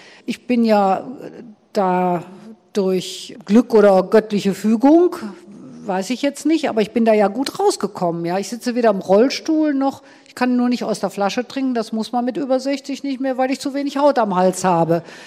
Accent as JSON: {"language": "German", "town": "Cologne", "region": "North Rhine-Westphalia", "country": "Germany", "tie": "born or raised there", "said": "Also ich bin ja in Köln auch aufgewachsen, in Bickendorf"}